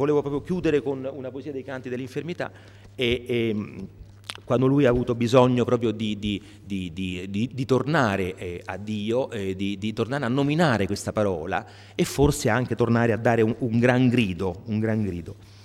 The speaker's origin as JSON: {"language": "Italian", "town": "Rome", "region": "Lazio", "country": "Italy", "said": "io sono romano, non ho il dialetto milanese"}